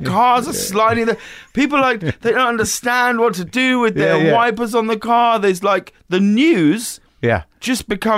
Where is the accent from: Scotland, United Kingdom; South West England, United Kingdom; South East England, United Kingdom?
South East England, United Kingdom; High Wycombe; I grew up in a very small town called High Wycombe, which is in between. If you head out of London towards Oxford, it's about an hour outside of London.